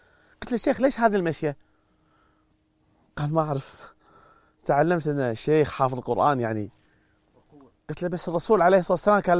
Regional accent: Kuwait; accent: Kuwaiti; نتكلم لهجة الكويتية البحتة

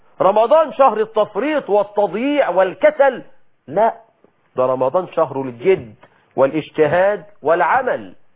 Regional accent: Egypt

